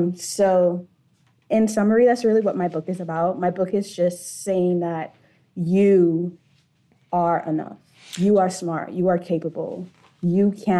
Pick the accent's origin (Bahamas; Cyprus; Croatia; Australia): Bahamas; Nassau, New Providence; moved away as an adult; now in United States; So I was born and raised in the Bahamas, Nassau, Bahamas, lived in Coral Harbor, you know, all of that. Then I went off to school in the States to study architecture and interior design.